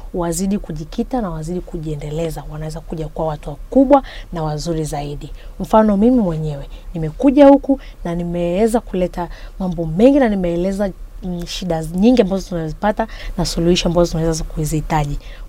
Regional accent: Same, Kilimanjaro, Tanzania; natokea Tanzania, Kilimanjaro, lakini mimi ni mzaliwa wa Same.

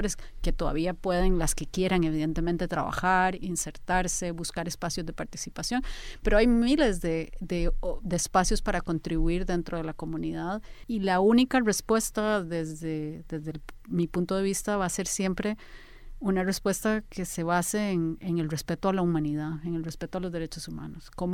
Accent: Costa Rica; yo soy una mujer, soy costarricense, tengo discapacidad, soy una mamá, tengo mediana edad

